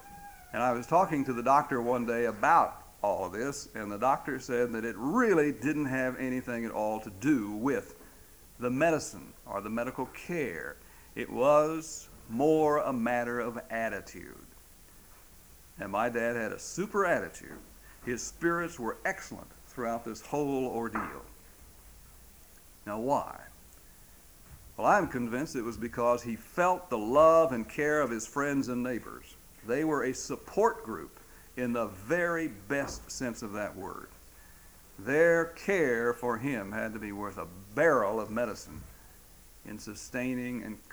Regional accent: Mason, Texas, United States; My hometown of Mason, Texas is a little cow town and Angora goat town and peanut town in the hill country of Texas, about 100 miles north of San Antonio.

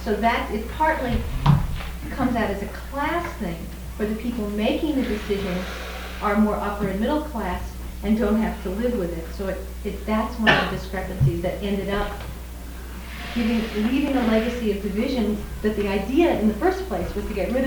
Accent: Boston, Massachusetts, United States; I come from Boston, which had a very painful busing history.

